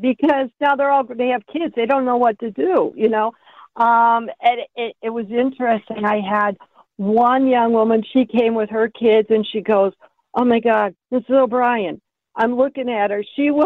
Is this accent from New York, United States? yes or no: no; Ohio, United States; I mean, I remember growing up in Ohio, we had the Parks and Rec, and that was always what we went and did.